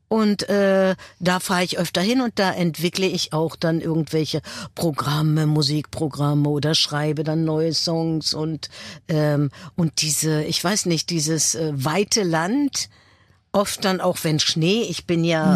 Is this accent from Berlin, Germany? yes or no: yes; Berlin, Germany; ich bin ja Berlinerin und ich habe eine Verbundenheit zu diesem Fleckchen Erde.